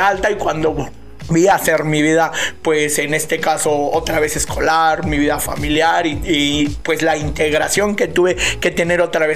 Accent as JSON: {"language": "Spanish", "town": "Nezahualcóyotl", "region": "State of Mexico", "country": "Mexico", "tie": "born or raised there", "said": "soy originario de la Ciudad de México. Bueno, Estado de México, que ya prácticamente cambió. Muchos se confunden, pero soy originario del Estado de México."}